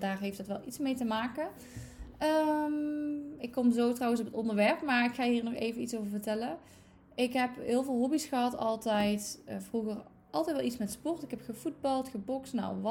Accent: Limburg, Netherlands; now in Eindhoven, Netherlands; zaterdag 27 jaar. Ik woon samen met mijn lieve vriend Sergio in Eindhoven, maar ik kom oorspronkelijk uit Limburg. En misschien kun je dat nog wel horen aan mijn accent

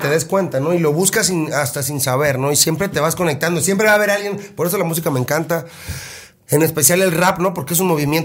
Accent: Mexico; moved away; Y yo cuando me fui de México, yo no había escuchado así nada de rap

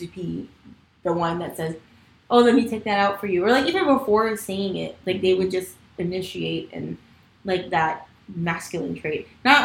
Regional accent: New York, United States; But growing up in New York, like, with my family, we lived in a basement.

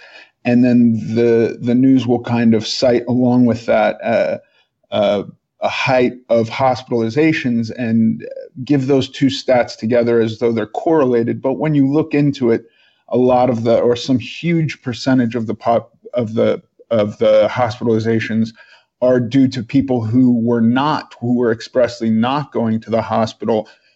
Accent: New York, United States; born there; I was born in New York. in the 70s.

